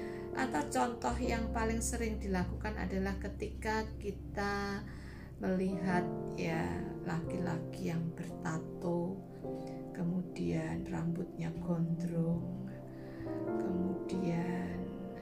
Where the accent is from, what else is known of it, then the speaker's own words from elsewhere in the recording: Yogyakarta, Special Region of Yogyakarta, Indonesia; Jadi misalnya saya dikenali sebagai orang Jogja.